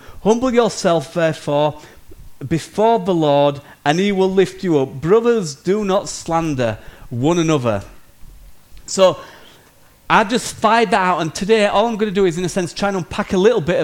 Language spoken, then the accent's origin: English; United Kingdom; As long as I'm proud of being British.